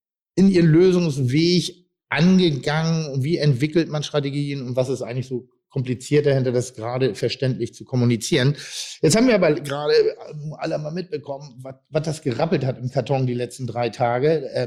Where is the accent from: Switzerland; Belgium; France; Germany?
Germany; Pinneberg, Schleswig-Holstein; ich als Pinneberger, der ja auch kein Hamburger ist, aber trotzdem sein ganzes Schaffen, sein Leben in Hamburg verbringt